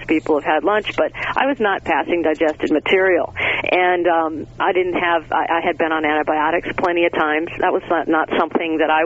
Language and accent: English; Michigan, United States; now in New York, United States; because I was raised in Southwest Michigan on a horrid diet.